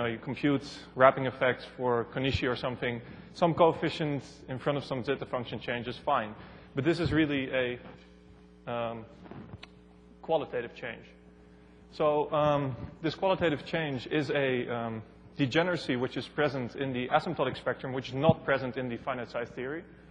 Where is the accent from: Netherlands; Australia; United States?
Netherlands; Utrecht; I'm from Utrecht, where I'm working on my PhD with Gleb Arutyunov.